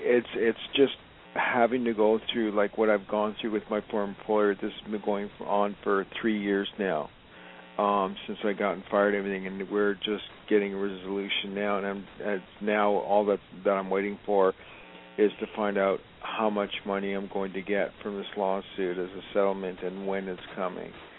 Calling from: Los Angeles, California, United States; Oh, I'm sorry. I'm calling from Los Angeles.

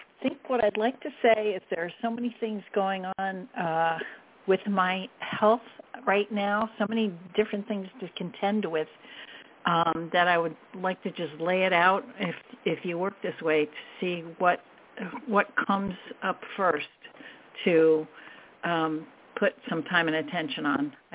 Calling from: New York, United States; from New York.

